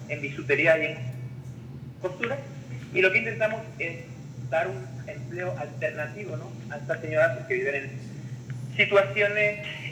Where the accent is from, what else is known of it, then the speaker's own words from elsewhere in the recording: Spain; como verás por el acento, soy de España. Lo que pasa que mi madre pues es guatemalteca, ¿no? Ya se marchó a España hace unos 40 años